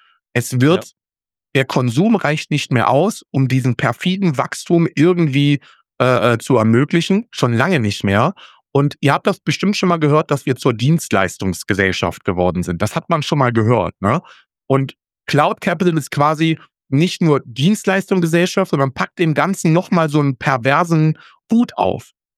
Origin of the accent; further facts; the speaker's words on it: Austria; Als Österreicher